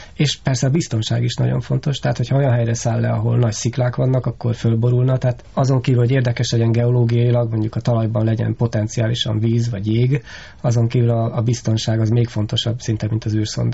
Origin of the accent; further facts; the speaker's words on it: Hungary; ha én szállnék le, akkor hova szállnék le kérdése, mint magyar, ez egy nagyon jó válasz volna